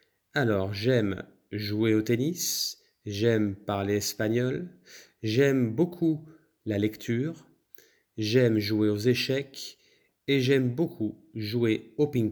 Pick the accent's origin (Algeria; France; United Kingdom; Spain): France; J'ai 14 ans et je suis français. Alors, je peux donner les langues que je parle. Je parle français, je parle espagnol, je parle un peu anglais